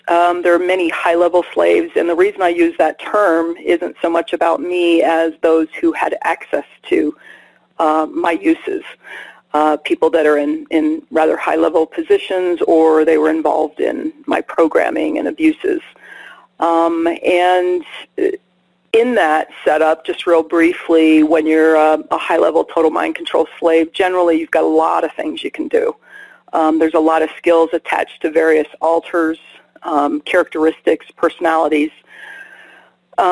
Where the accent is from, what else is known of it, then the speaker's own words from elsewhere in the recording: Northeast, United States; born there; Well, I was born in 1962 in the Northeast of the United States